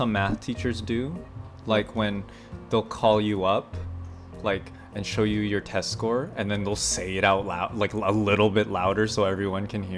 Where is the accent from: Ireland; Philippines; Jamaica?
Philippines; I am Filipino.